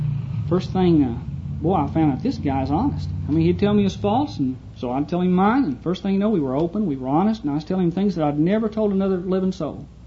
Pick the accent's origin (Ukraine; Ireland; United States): United States; Phillips, Texas; My sister, over in my hometown, Phillips, Texas, we started talking about, you know, we'd always loved each other and cared for each other